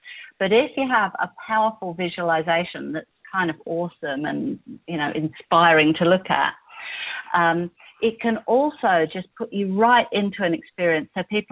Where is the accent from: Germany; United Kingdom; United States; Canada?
United Kingdom; London; I actually grew up in London, and was kind of a bit aimless as a child.